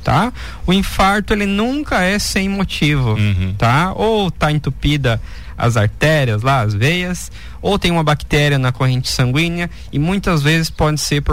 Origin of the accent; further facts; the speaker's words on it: Paraná, Brazil; now in Xaxim, Brazil; Eu e minha esposa somos os dentistas, nós viemos do Paraná.